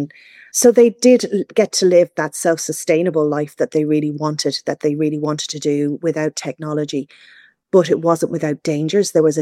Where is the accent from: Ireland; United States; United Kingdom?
Ireland; live and let live, as the Irish do, like I think as we're quite liberal, the Irish are even then.